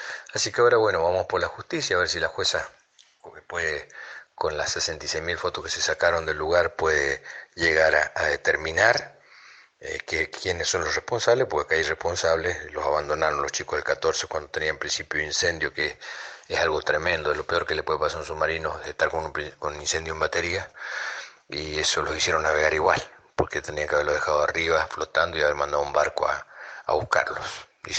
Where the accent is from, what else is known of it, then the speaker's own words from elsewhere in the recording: General Alvear, Mendoza, Argentina; Somos de General Alvear, Mendoza.